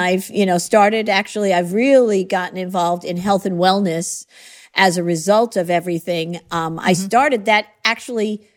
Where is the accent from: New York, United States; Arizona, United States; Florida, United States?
New York, United States; I grew up a little bit outside of New York on Long Island.